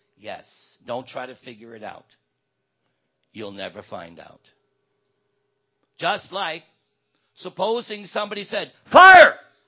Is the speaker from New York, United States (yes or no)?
yes; New York, United States; as we say in New York, I'm from New York